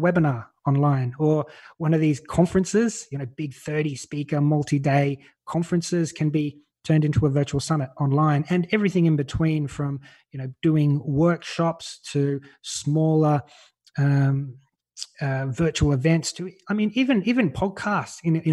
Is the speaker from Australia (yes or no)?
yes; Australia; moved away as an adult; now in Malta; I'm Australian. You can probably tell by my voice, anyone that doesn't know me. But I'm living in Europe in a small country called Malta.